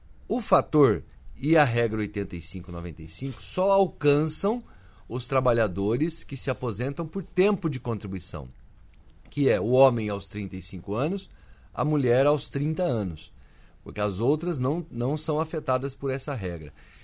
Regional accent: Araçatuba, São Paulo, Brazil; E só podia vir de Araçatuba, da minha terra.

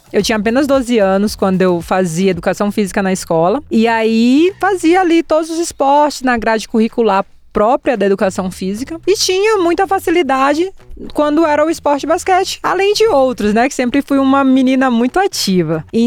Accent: São Luís, Maranhão, Brazil; born there; eu nasci uma menina preta, pobre, em São Luís do Maranhão, infelizmente ainda hoje o estado mais pobre da nossa nação

